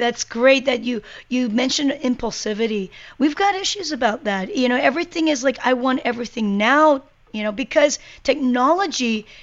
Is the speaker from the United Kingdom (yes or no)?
no; South Korea; I grew up in Korea and my life was different.